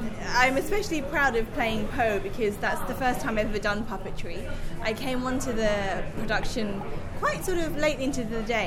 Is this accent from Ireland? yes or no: no; United Kingdom; born there; I'm British born. My parents are from Mauritius, and obviously my grandparents are Chinese.